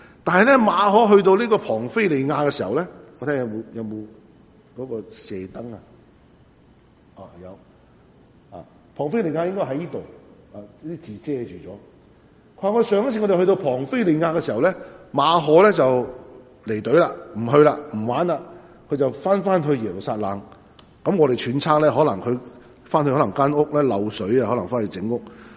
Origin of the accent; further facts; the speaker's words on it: Guangdong, China; 特別我哋廣東人啊乜都食㗎嘛